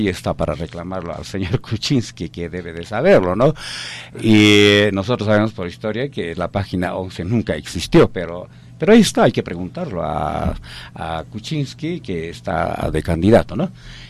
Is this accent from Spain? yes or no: no; Puno, Peru; Soy aymara, soy quechua, jamás olvidaré a mi pueblo y siempre estaré aquí